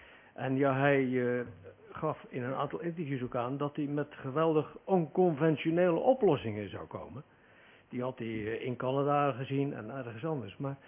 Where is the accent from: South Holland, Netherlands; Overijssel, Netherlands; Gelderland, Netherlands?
South Holland, Netherlands; Wijngaarden; ik kom uit Wijngaarden en mijn kinderen die hebben openbaar onderwijs eigenlijk moeten volgen, maar uiteindelijk zijn ze naar de christelijke school in Wijngaarden gegaan.